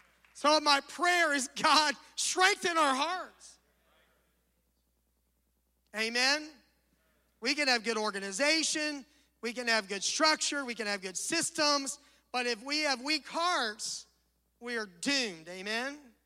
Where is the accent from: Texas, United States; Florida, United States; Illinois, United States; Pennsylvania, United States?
Florida, United States; And I was raised in South Florida, and I remember getting up one day, maybe going to school